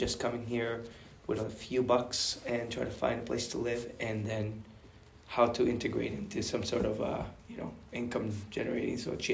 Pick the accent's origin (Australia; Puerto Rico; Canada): Puerto Rico; Añasco; now in Colchester, United States; I am from Añasco, Puerto Rico.